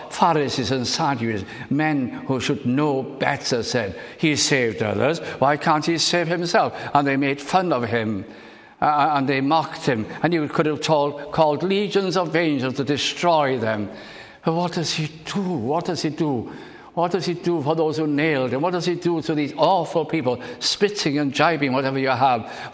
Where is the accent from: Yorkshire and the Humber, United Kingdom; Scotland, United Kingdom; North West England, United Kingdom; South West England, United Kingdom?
North West England, United Kingdom; I lived long away. I was brought up in South Lancashire, and the college was in Aberystwyth